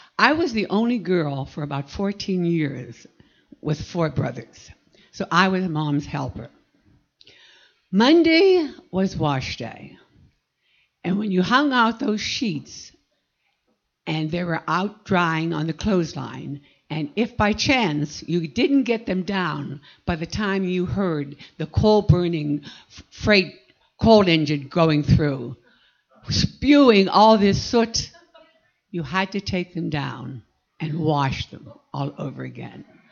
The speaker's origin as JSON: {"language": "English", "town": "Franklin", "region": "Pennsylvania", "country": "United States", "tie": "born or raised there", "said": "My hometown was written up in Ripley's, believe it or not. Franklin Borough, a little community outside of Johnstown, Pennsylvania, with a population of 2,000, did not have a post office, a library, a doctor's office, a drugstore, or a church."}